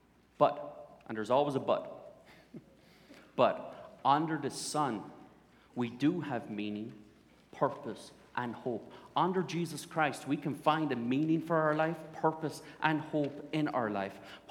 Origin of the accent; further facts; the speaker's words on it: Limerick, Munster, Ireland; I grew up in Limerick, in Ireland, and grew up in a great home.